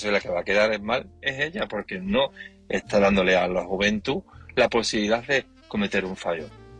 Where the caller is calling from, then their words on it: Seville, Andalusia, Spain; de Sevilla y llamo para opinar del tema de esta noche